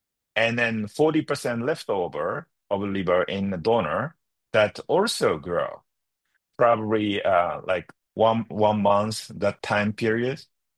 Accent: Japan; So I'm originally from Japan.

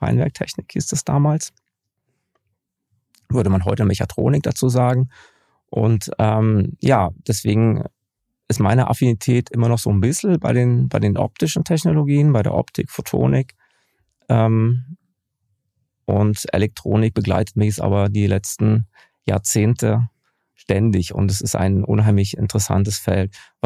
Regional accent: East Germany, Germany; ich bin im Osten aufgewachsen

